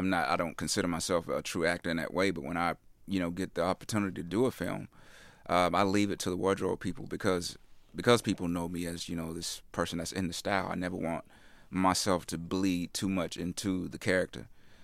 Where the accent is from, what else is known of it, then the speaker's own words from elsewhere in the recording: the South, United States; maybe because I was raised from the South and, you know, we always have this kind of thing from the South